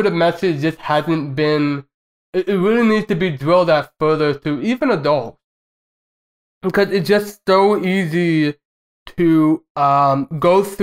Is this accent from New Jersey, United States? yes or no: yes; New Jersey, United States; moved away; I've moved from my home state, and I can't say there's too much I missed about New Jersey, because it's New Jersey.